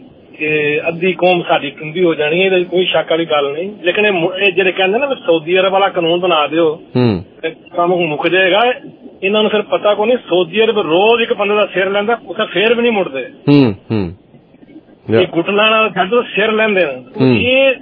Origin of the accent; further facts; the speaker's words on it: Punjab, Pakistan; ਮੈਂ ਵੀ ਪਾਕਿਸਤਾਨ ਤੋਂ ਪੰਜਾਬੀ ਹਾਂ